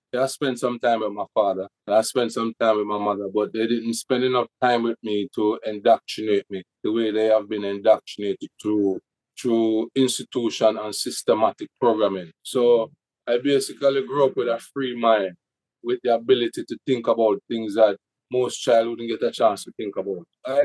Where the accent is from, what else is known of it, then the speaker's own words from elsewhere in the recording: Jamaica; growing up in Jamaica, it makes you smart, it makes you strong, and it makes you resilient.